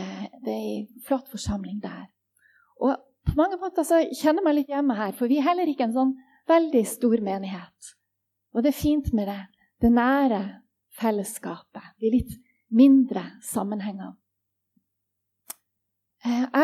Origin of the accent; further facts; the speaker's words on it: Tromsø, Troms, Norway; er 44 år, og så, som dere hører, så er jeg ikke herifra. Jeg kommer litt lenger nordifra, sånn som Astrid også røpte til å begynne med. Jeg kommer ifra Tromsø.